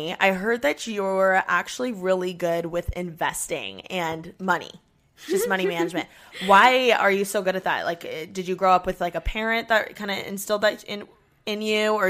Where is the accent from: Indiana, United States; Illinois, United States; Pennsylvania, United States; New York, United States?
Indiana, United States; I'm from Indiana. So, like, I love a true Midwestern guy.